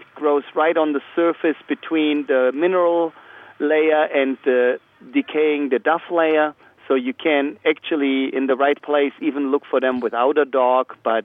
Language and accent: English; Bavaria, Germany; mushroom knowledge that I acquired from my early years on growing up in Bavaria, in Germany